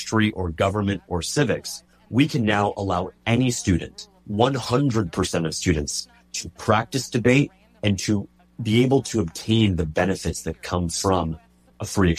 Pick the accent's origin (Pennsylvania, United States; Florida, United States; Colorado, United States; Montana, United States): Florida, United States; Fort Lauderdale; not too far from where I grew up in Fort Lauderdale